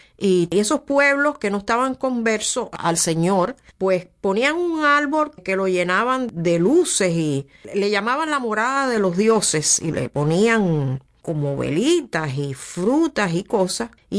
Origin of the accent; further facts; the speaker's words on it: Catalina de Güines, Mayabeque, Cuba; Vámonos ya a esta canción que me trae tantos recuerdos de mi infancia en Catalina de Güines.